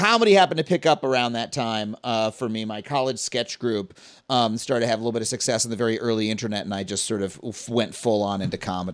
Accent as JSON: {"language": "English", "region": "New York", "country": "United States", "tie": "born or raised there", "said": "Correct. I grew up on Long Island."}